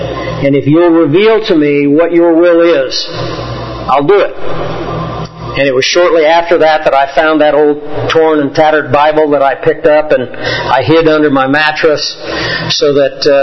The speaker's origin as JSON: {"language": "English", "region": "Kansas", "country": "United States", "tie": "born or raised there", "said": "I slept out under the stars every night when I was growing up in Kansas."}